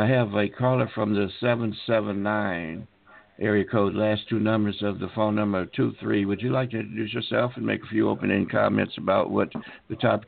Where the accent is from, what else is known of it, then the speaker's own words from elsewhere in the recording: Tuskegee, Alabama, United States; I grew up in Tuskegee, Alabama.